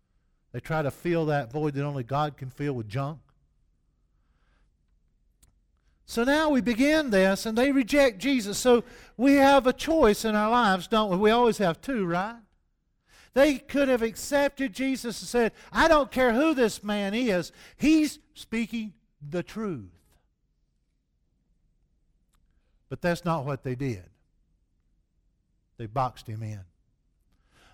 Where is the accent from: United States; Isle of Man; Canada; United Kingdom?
United States; the South; accent: Southern; I guess maybe it's my southern accent. I'm judged as soon as I start talking anyway.